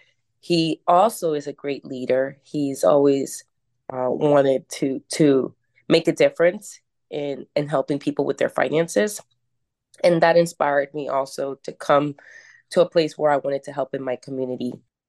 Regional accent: New Jersey, United States; born there; I was born in Jersey, and I have a family of strong women where I come from Latin descent. So with having Colombian women in our family

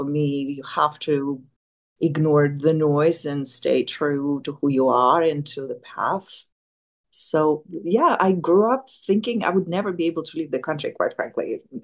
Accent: Moscow, Russia; So I grew up in the Soviet Union, which is now called Russia, in Moscow.

